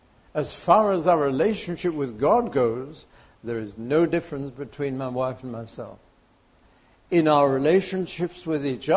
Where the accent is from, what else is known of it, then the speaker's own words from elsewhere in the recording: United Kingdom; I'm still British